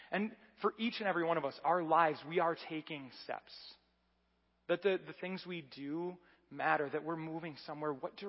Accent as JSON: {"language": "English", "region": "Michigan", "country": "United States", "tie": "born or raised there", "said": "We have things that we do because we were born in Michigan."}